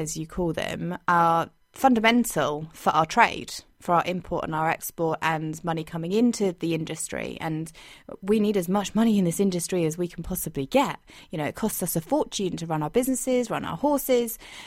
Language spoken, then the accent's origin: English; United Kingdom; I'm not surprised. I'm so proud of being British.